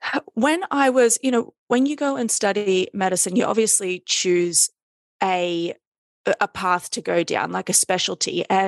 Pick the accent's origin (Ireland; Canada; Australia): Australia; Sydney, New South Wales; now in New York City, United States; So I live in New York City, but I am Australian from Sydney, and you've caught me back in Sydney.